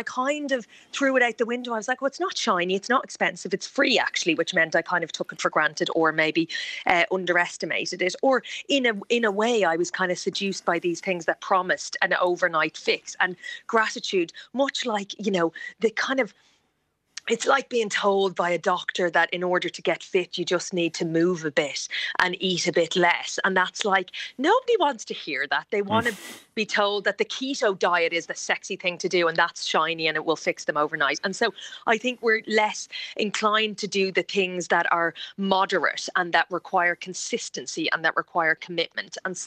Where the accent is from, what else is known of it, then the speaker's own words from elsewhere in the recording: Ireland; I don't think I've turned to prayer in the traditional sense that I, as an Irish woman, would think of.